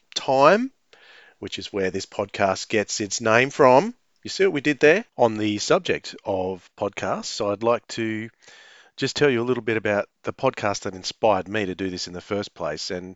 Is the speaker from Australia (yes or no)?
yes; Tasmania, Australia; as you can hear from my accent, I am located in Australia. Specifically, I'm located in Tasmania, which is an island off the south of the eastern side of Australia, about an hour's flight from Melbourne.